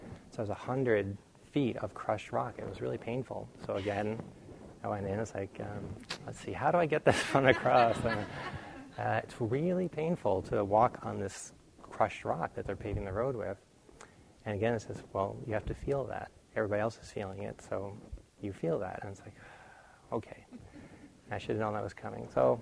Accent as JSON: {"language": "English", "region": "New England", "country": "United States", "tie": "born or raised there", "said": "I grew up in New England where it gets very cold"}